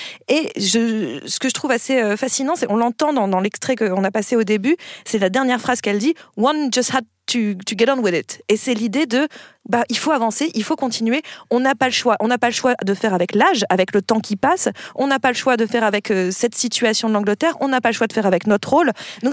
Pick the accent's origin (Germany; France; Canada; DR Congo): France; en tant que Français